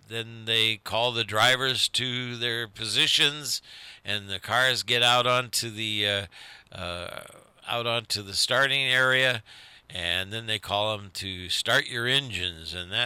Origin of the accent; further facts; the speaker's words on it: Indianapolis, Indiana, United States; born there; I was born in Indianapolis, and also I worked at the Indy 500 2 years, taking tickets, and I've been to 6 or 7 of them, so it's kind of steeped in my history.